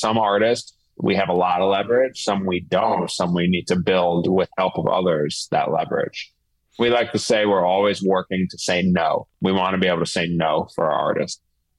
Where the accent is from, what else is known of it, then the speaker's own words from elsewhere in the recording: New York City, New York, United States; So I grew up in New York City, was very, you know, always loved music, but was very insular.